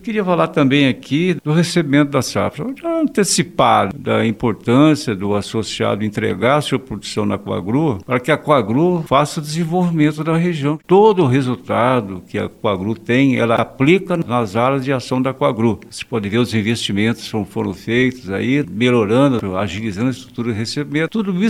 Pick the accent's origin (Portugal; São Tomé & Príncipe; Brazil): Brazil; Paraná; Então a gente é paranaense, a gente tem que ter orgulho disso aí, né?